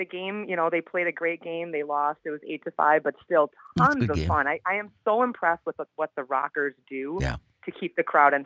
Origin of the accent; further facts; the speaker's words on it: Pulaski, United States; Oh, I grew up. Trust me, I grew up out in Pulaski. I've drove by that place so many times